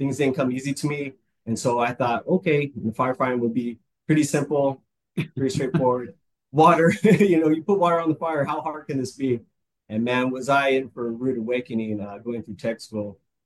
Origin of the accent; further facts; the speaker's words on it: California, United States; also born or lived in Sun City; So, like I said, I was born in Sun City, raised, my whole life in California.